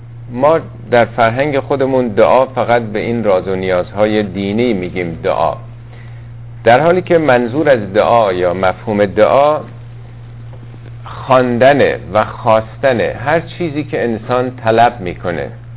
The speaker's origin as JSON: {"language": "Persian", "country": "Iran", "said": "چون ما هم ایرانی هستیم و زبان عربی برامون یه مقداری دشوار هست"}